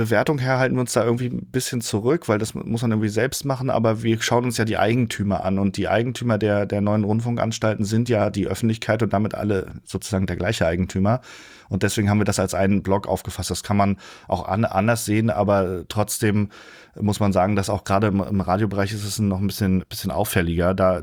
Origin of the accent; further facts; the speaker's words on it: Rostock, Mecklenburg-Vorpommern, Germany; Ich komme aus Rostock